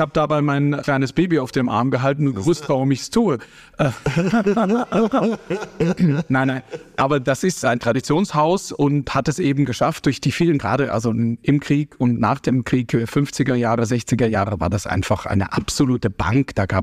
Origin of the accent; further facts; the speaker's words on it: Munich, Bavaria, Germany; born there; in meiner Geburtsstadt München